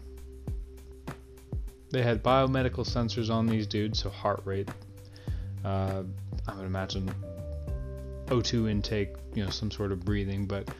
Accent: West Coast, United States; I'm again from the West Coast, so I'm a big San Francisco 49er fan.

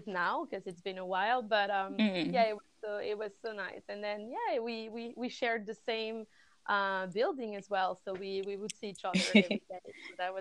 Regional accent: Paris, Île-de-France, France; currently I'm in Paris, my hometown, because I'm waiting to go on my next mission.

